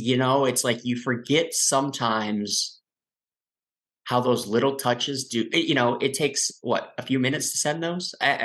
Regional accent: Minnesota, United States; my wife and I went to Sweden and Norway, and that's my cultural heritage. I mean, I'm from Minnesota. I mean, I'm very Minnesotan. You probably that comes through very often. Sometimes with my accent, it comes through.

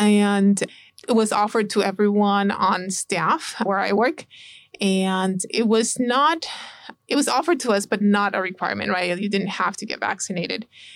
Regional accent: Oroville, California, United States; So I'm, like you said, an Oroville native. I was born and raised in Oroville. And I actually went to school here in Chico. So I went to Chico State, then moved down south. And now I am practicing medicine in the Bay Area.

